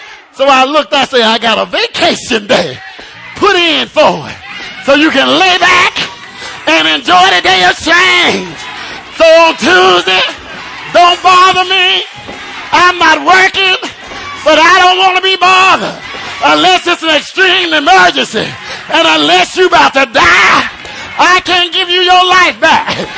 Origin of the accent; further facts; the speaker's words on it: United States; I'm glad that I am an American. I'm glad that I'm a black man that know about the struggle.